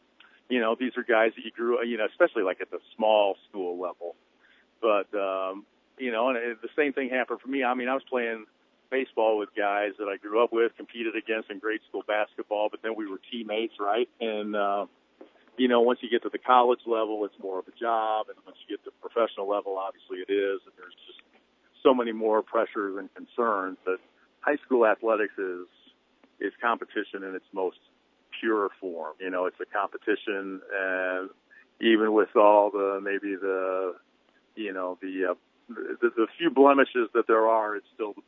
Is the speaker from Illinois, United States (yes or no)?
yes; Peoria, Illinois, United States; So I grew up in Peoria and graduated from Illinois State University